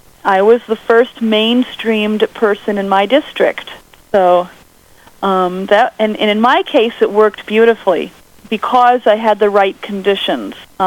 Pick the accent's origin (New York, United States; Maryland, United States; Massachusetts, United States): New York, United States; Elmira; I am from Elmira, New York, which is located in upstate New York, and not too far from the state of Pennsylvania. Actually, we're in Chemung County.